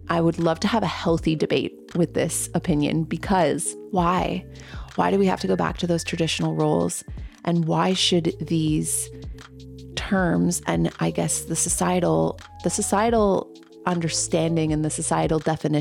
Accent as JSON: {"language": "English", "country": "Canada", "said": "growing up, I had to learn French Canadian because I am a Canadian, and I learned some French. I'm not very good at it"}